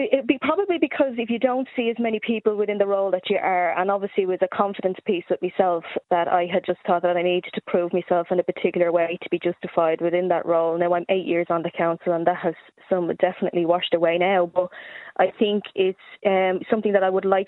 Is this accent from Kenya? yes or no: no; Ballyfermot, Leinster, Ireland; Like, I'm from Ballyfermot, I represent the Ballyfermot Drimnagh area